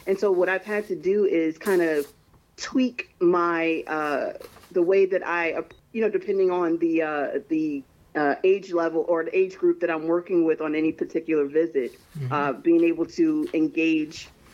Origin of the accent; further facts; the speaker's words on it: New Jersey, United States; We are all, you know, we're from New Jersey, born and raised.